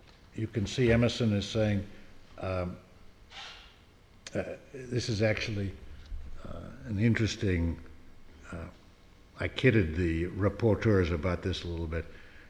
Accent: South Africa; Now, I am originally from South Africa

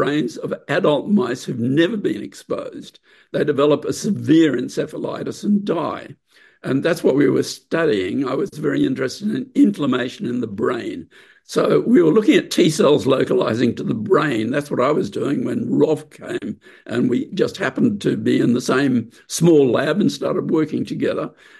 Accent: Brisbane, Queensland, Australia; I was growing up in Brisbane, the capital of the big state of Queensland, which is a very big agricultural state, especially then.

